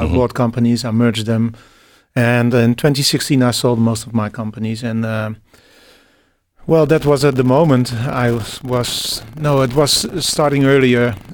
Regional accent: Netherlands; I'm from the Netherlands

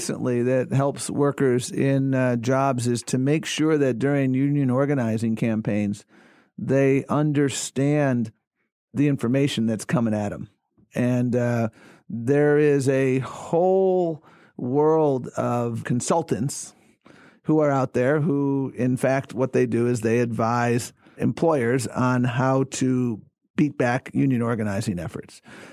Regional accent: Buffalo, New York, United States; when I was growing up in Buffalo, Ezra, if one of my friend's parents was a manager, that meant they were in the middle class.

